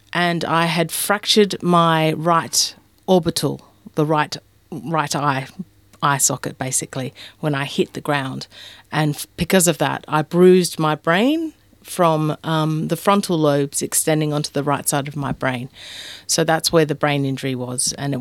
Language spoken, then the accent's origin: English; Adelaide, South Australia, Australia; now in Melbourne, Australia; My parents came over from Adelaide, because that's my hometown